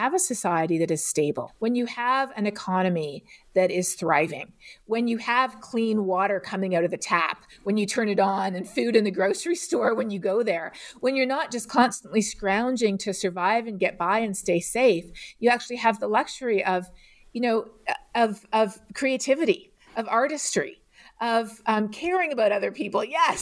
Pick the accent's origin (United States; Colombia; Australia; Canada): Colombia; I actually spent a number of my years growing up in Colombia in South America, which is a big place that grows coffee.